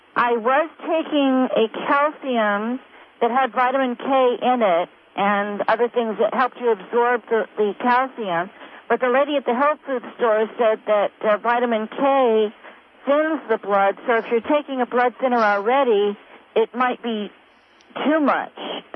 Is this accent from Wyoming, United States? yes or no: no; Sewellsville, California, United States; Yes, I'm from Sewellsville here in Southern Humboldt.